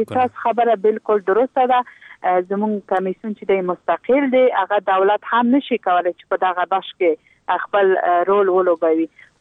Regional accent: Logar, Afghanistan; زه په خپله دغه لوګر ولایت څرنګه چې زما د پلار ولایت او زما ټاټوبی دی، دغه ولایت چې دی ډېر وروسته پاتې دی

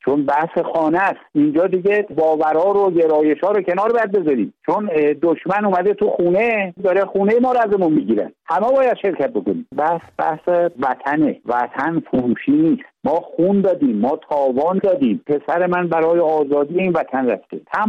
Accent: Iran; برادرام هستن، ایلم هستن، ما بختیاری هستیم. 8 میلیون بختیاری پرچم بختیاری رو برخواهند داد.

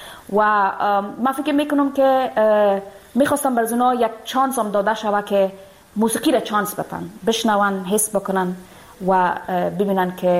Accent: Afghanistan; دیگه نمیتونم به افغانستان برم، دور از افغانستان هستم

